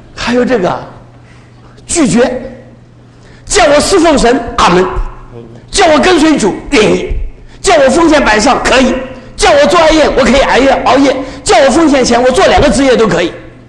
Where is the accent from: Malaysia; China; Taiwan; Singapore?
China; 我是中国人呢，天下有中国人喜欢成灰的